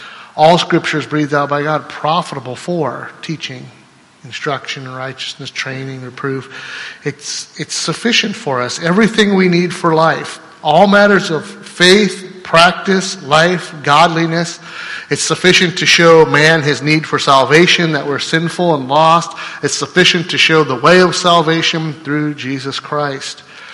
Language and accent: English; Iowa, United States; I'm from Iowa, so I say plenary.